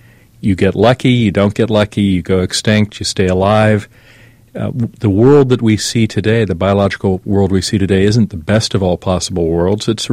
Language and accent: English; Columbus, Ohio, United States; born there; I was born in Columbus, Ohio.